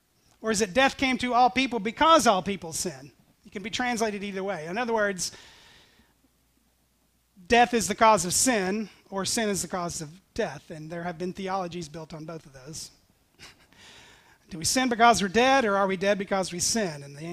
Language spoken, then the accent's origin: English; Tennessee, United States; born there; I was born in Tennessee, with the language and the dialect and everything that goes with it.